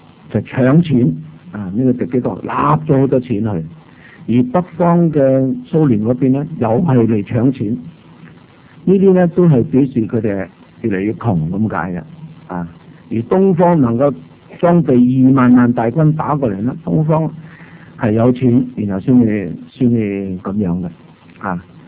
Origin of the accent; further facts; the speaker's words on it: Canada; 我哋加拿大人咧，平均每一個人孭政府嘅債40,000